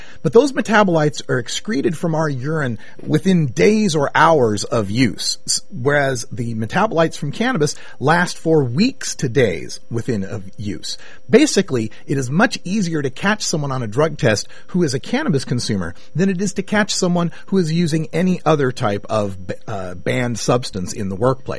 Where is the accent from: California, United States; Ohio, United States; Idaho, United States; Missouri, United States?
Idaho, United States; led to me coming back to my home state of Idaho and settling down as a software instructor